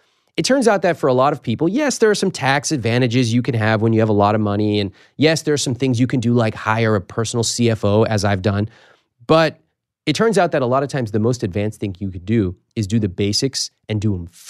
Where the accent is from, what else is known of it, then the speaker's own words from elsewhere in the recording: United States; born there; I feel so fortunate that I was born in America where I can build a business like this.